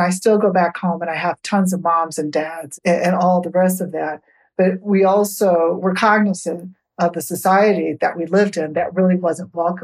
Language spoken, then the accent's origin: English; Evansville, Indiana, United States; I grew up in the center city of Evansville, which is a tight-knit community, African-American community.